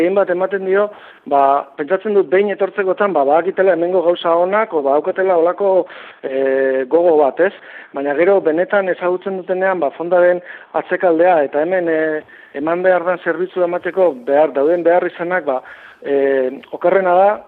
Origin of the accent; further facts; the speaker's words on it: Oñati, Basque Country, Spain; moved away; Gu, izatez, Oñatiarra gara, baina 23 urten apenas egon garen Oñatin. Urrin geratzen zaigu, eta era berean gertu.